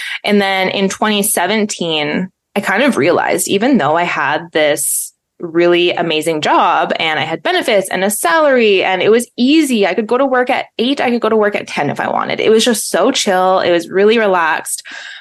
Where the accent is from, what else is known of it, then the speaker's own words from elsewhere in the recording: Alberta, Canada; moved away; I'm from Canada and originally from Alberta. So if you guys know, that's like a booming industry there. It's kind of like Texas. And then I don't live there now